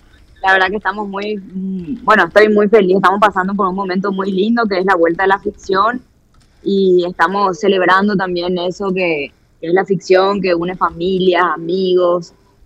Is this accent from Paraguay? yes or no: yes; Paraguay; Sí, en realidad somos tres paraguayos